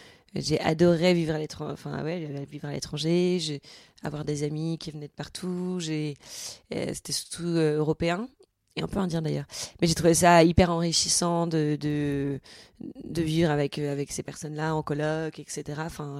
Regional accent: Toulouse, Occitanie, France; Oui, moi je viens de Toulouse, oui. et donc j'ai fait après mon bac, je suis rentrée à la fac de droit à Toulouse. J'ai fait mes 2 premières années à Toulouse.

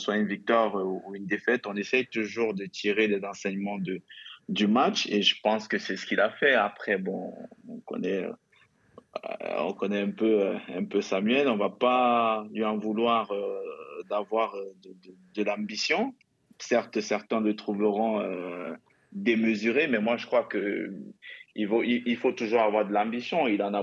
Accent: Cameroon; N'oubliez pas que je suis Camerounais, il y a aussi mon petit côté Camerounais qui prend le dessus

